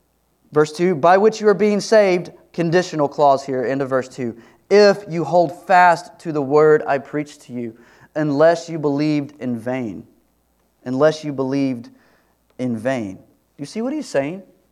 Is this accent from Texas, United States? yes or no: yes; Dallas, Texas, United States; Dallas, Texas, where a lot of us grow up in church and we kind of have some relationship to church. We're from the Bible Belt, a lot of us.